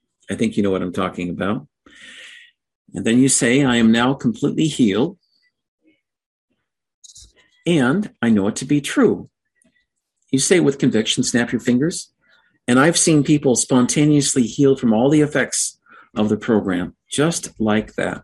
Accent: Washington, United States; One of the problems that I have in my home state in Washington State is our fabulous governor, Jay Inslee

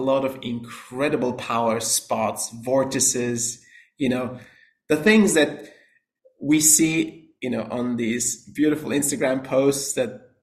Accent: Austria; as you know, I was born and raised in Austria.

